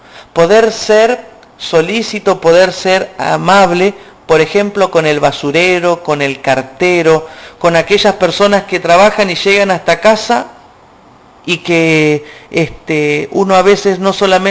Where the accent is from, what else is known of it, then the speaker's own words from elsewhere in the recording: Santa Fe, Argentina; Yo soy oriundo de Santa Fe